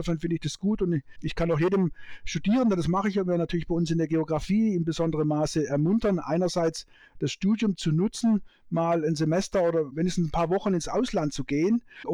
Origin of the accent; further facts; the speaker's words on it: Fürstenberg, Baden-Württemberg, Germany; also born or lived in Mannheim; weil in der Nähe von Donaueschingen, wo ich herkomme, aus Fürstenberg, im kleinen Dorf, da gab es natürlich weit und breit keine Uni.